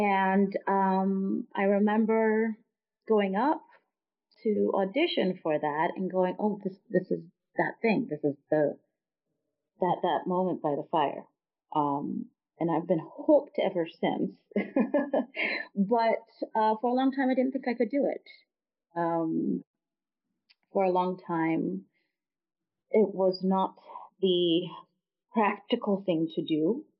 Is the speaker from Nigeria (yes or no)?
yes; Nigeria; also born or lived in England; So I was born in Nigeria, and I was there until I was, 3 years old, and I lived in England for 3 years until I was six, and then went back to Nigeria.